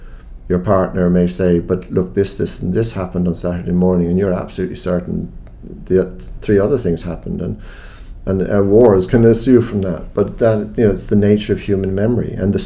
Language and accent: English; Ireland; as an Irish Catholic of agnostic Catholic parents